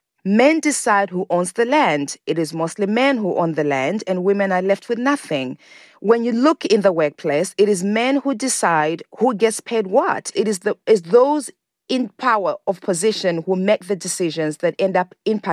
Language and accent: English; Zimbabwe; I grew up in Zimbabwe and we were colonized by Britain.